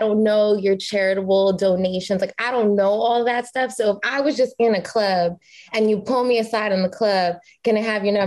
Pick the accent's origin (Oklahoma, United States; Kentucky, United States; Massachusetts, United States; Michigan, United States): Massachusetts, United States; So I'm from Massachusetts, and it's cold, like 6 months.